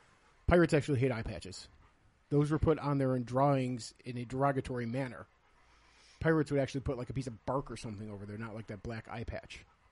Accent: New York, United States; also born or lived in Arizona; I was born in Arizona, then we moved to New York. I say New York, it's not New York City.

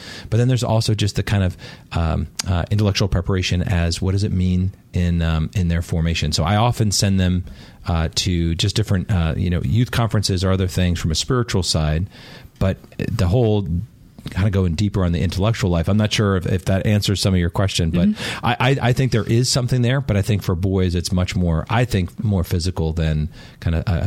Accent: Ireland; for me, I'm Irish

